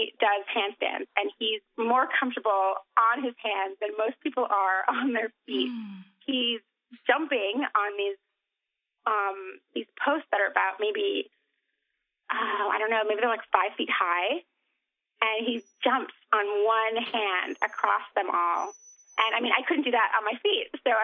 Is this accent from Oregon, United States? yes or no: no; New York City, New York, United States; I'm from New York City, and I've been around celebrities before